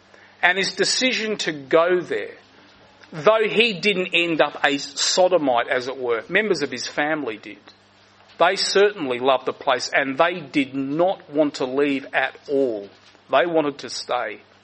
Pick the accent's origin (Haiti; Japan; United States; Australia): Australia; Adelaide, South Australia; I remember being told many years ago the story of a young earnest Christian in Adelaide. I'm from Adelaide.